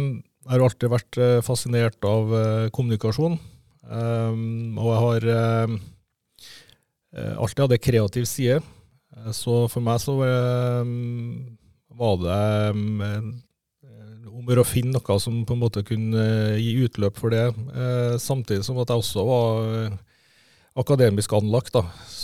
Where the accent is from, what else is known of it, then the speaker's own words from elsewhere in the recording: Stjørdal, Trøndelag, Norway; also born or lived in Australia; jeg vokst opp på Stjørdalen. Egentlig på der, jeg vokste opp der golfbanen på Stjørdalen ligger, men den gangen så var det noe golfbane. Så da var jeg brukt den som skibakke. Jeg har bodd I store deler av livet mitt I Trondheim. Jeg har bodd en del på Østlandet.